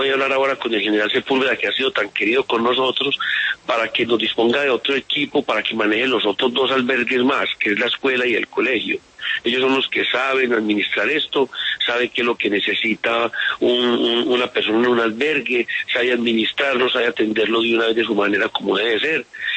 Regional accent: Valdivia, Antioquia, Colombia; somos de Valdivia, y a pesar de que somos corregimiento y municipio tan separadas las dos, todos somos de Valdivia y queremos el bienestar para nosotros mismos.

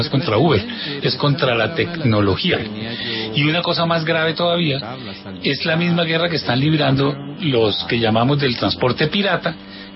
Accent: Colombia; lo que somos los colombianos y de lo que es nuestro país

